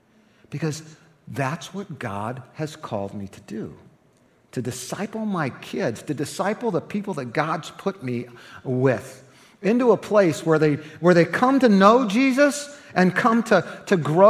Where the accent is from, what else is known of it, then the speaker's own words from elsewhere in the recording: Ohio, United States; moved away; I'm from Ohio, right? I moved here 17 years ago.